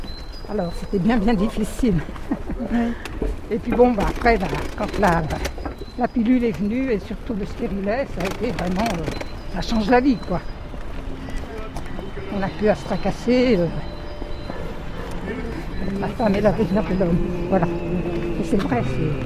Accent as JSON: {"language": "French", "town": "Gennevilliers", "region": "Île-de-France", "country": "France", "said": "Je le connaissais avant parce que je suis toujours de Gennevilliers."}